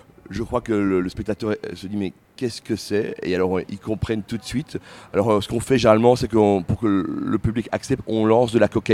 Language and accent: French; Belgium; on est Belge, on débarque dans un pays où il y a 165 millions de spectateurs possibles